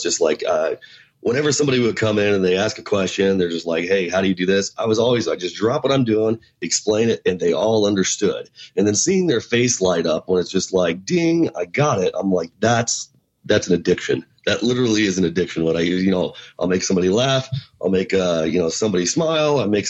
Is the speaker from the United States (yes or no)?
yes; Las Vegas, Nevada, United States; Vegas, I was born and raised in Vegas. It's my hometown, but it's a very transient town.